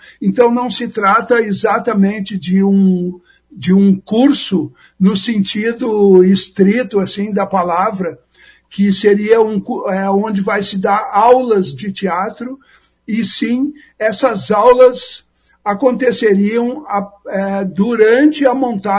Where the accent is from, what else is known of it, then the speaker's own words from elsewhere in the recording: Porto Alegre, Rio Grande do Sul, Brazil; now in Maringá, Brazil; Eu sou de Porto Alegre e me mudei para Maringá há pouco tempo, assim. Estou há 4, 5 meses aqui na cidade.